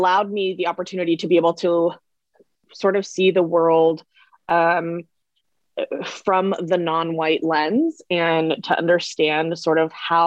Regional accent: Canby, Oregon, United States; also born or lived in Eugene; I was born and raised. I was born in Eugene, officially, but I was raised in Canby. I went, K through 12 was all Canby.

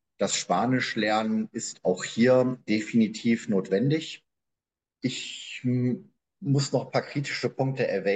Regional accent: West Germany, Germany; wenn ich so an die 90er Jahre zurückdenke, da hat man insbesondere als Westdeutscher über die osteuropäischen Staaten auch eher verächtlich gesprochen

